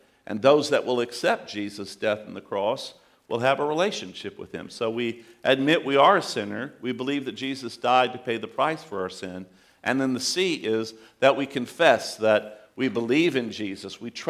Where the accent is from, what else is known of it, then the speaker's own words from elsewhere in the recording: Midwest, United States; I know I'm from the Midwest, but I figured you'd get that one